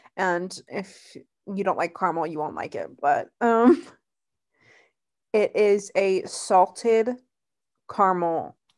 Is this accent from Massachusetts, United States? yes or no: no; Pennsylvania, United States; But I'm from Pennsylvania, Kobe's from California, so she has all the good coffee, good food.